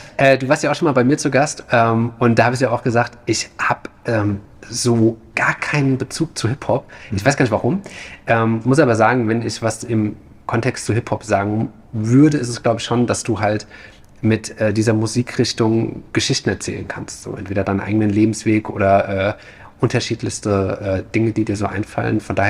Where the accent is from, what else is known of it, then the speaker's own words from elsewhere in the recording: Groß-Gerau, Hesse, Germany; now in Frankfurt, Germany; Ich bin aufgewachsen in Groß-Gerau, Dornheim, also so ein kleines Dorf, ist ganz so weit von hier entfernt und habe mich nach meiner Ausbildung damals bei der Deutschen Bahn entschieden, nach Frankfurt zu ziehen